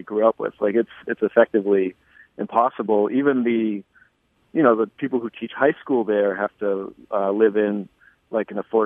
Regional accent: Martha's Vineyard, Massachusetts, United States; So I grew up on Martha's Vineyard off the coast of Massachusetts. And, you know, my dad's a postmaster there. His dad was a postmaster there. My mom's a school nurse there

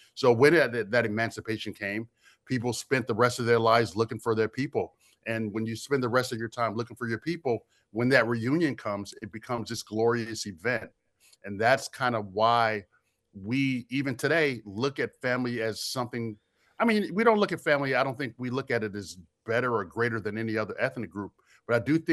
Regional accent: Brooklyn, New York, United States; I grew up in Brooklyn, New York, but my mother was from North Carolina.

